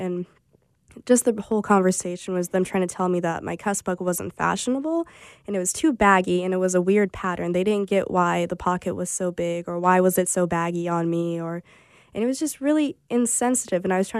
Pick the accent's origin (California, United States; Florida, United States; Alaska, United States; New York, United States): Alaska, United States; People thought it was cool that I was from Alaska. I became the trademark Alaskan person. Then when people found out I was a Inupiaq, they were like, wow, you guys are real?